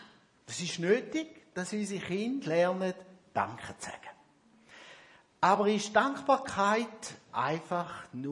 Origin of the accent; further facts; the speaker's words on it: Switzerland; gerade auch als Schweizer, das Gefühl haben, das sei alles auf unserem Mist gewachsen